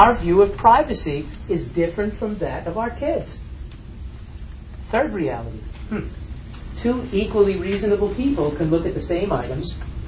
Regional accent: East Meadow, New York, United States; I grew up in East Meadow. I tell people Long Island is a good place to be from.

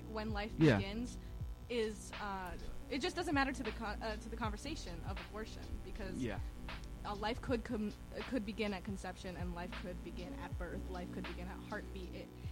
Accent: New Hampshire, United States; me and one other person, we come from New Hampshire.

